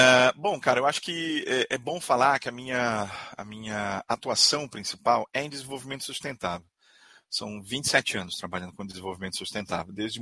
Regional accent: Belém, Pará, Brazil; amazônida, nascido e criado em Belém do Pará

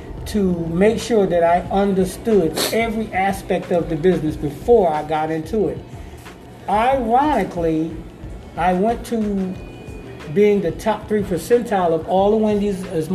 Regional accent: Brooklyn, New York, United States; Well, I'm from Brooklyn, New York. My mother's from Brooklyn. My father's from down here in Scotland County, Laurinburg. And I mostly grew up in New York, but my father and mother would make sure I come down here every summer

